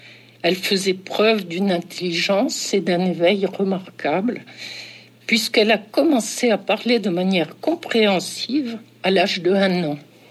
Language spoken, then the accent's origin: French; Grand Est, France; born there; Je suis née en Champagne, dans une famille bourgeoise de petits industriels, et je suis l'aînée de 5 enfants qui sont nés entre 1939 et 1954.